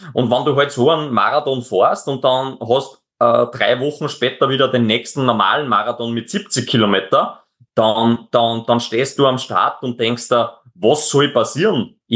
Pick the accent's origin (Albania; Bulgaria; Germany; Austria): Austria; wie bei uns in Österreich